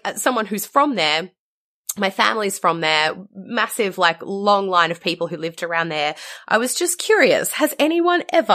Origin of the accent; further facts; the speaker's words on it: Kempsey, New South Wales, Australia; born there; Now, I was born in Kempsey. It's a very small town on the mid-north coast of New South Wales.